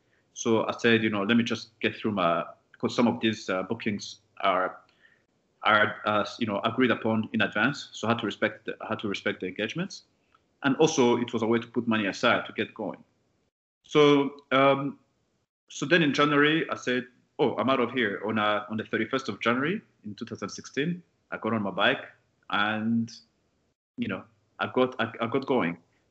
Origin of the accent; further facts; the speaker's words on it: Kenya; also born or lived in Rwanda / South Africa; now in Canada; So I moved to Canada 18 years ago. So I've been a Canadian for many years. I was born in Rwanda, but grew up in Kenya and South Africa. And eventually, you know, my parents moved us here in Canada.